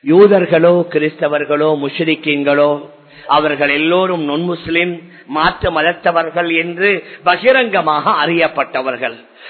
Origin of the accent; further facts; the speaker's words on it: Sri Lanka; அதான் நாங்களும் இலங்கையர்கள். நாங்க இந்த நாட்டுடைய பிரஜைகள்.